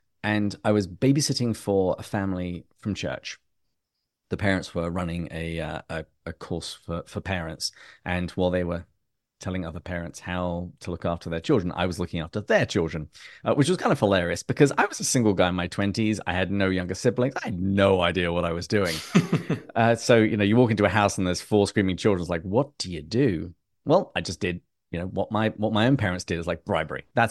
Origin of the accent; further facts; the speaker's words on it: England, United Kingdom; moved away as an adult; now in United States; I'm originally from England. That's why I sound this way.